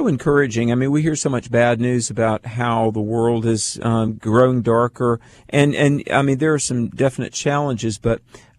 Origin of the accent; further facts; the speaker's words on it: North Carolina, United States; I was on the campus of UNC Greensboro in my home state of North Carolina.